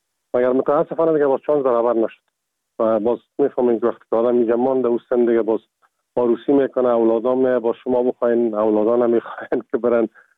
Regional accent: Kabul, Afghanistan; also born or lived in Ghazni; now in Czech Republic; از کابل هستم و از سال 1985 در چکسلواکیا

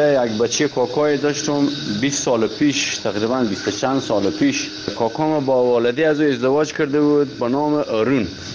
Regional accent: Herat, Afghanistan; من خودم از هراتم.

